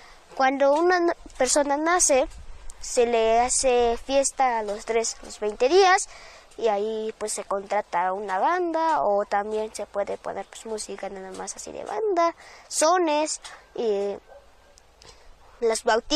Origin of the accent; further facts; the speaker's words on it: Santa María Tlahuitoltepec, Oaxaca, Mexico; Tengo 9 años, soy originaria de Santa María Tlahuitoltepec, Mije, de aquí de Oaxaca.